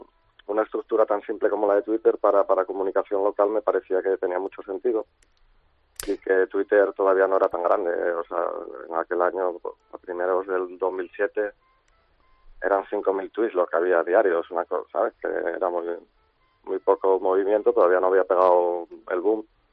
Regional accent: Mieres, Asturias, Spain; moved away as an adult; now in Málaga, Spain; No, soy de la otra punta, soy asturiano, de Mieres.

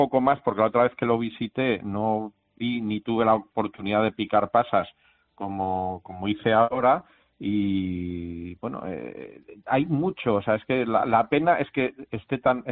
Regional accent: Community of Madrid, Spain; now in Málaga, Spain; Yo soy madrileño y cuando me decidí venirme a vivir aquí hace 8 años

